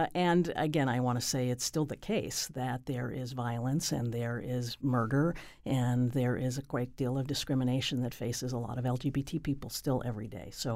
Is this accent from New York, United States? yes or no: no; Connecticut, United States; So I would say that I'm very proud of Connecticut as my home state